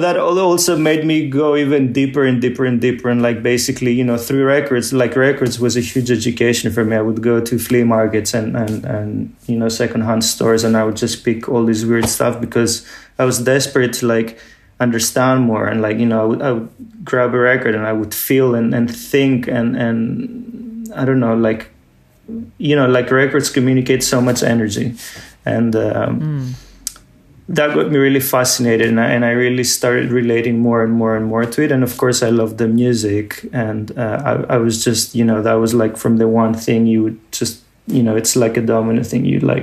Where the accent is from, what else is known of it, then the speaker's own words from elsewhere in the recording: Athens, Attica, Greece; growing up in Athens was a very limited, despite being a big, huge European capital, it was a very, very limiting space to engage with anything that had to do with subcultures, with underground music and independent music